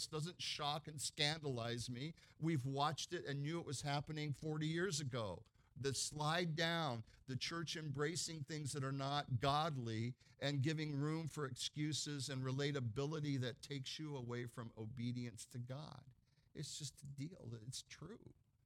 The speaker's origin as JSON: {"language": "English", "country": "United States", "said": "It's not because I'm an American and I remember the Constitution."}